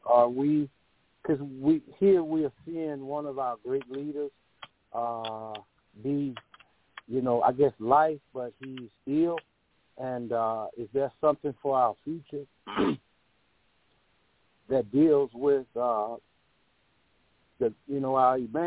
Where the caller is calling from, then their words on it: Plaquemine, Louisiana, United States; I'm calling from Plaquemine, Baton Rouge, Louisiana.